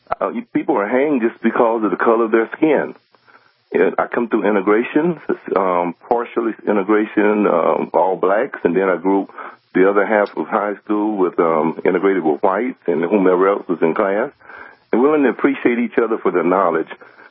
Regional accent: Myrtle Beach, South Carolina, United States; I grew up around here in Myrtle Beach all my life, and I remember going to the side doors to eat.

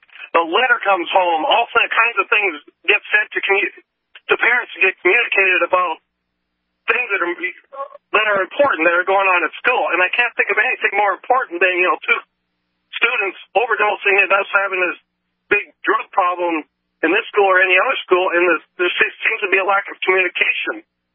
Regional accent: West Fargo, North Dakota, United States; But I have a daughter, you know, we're from West Fargo. I have a daughter in West Fargo High School.

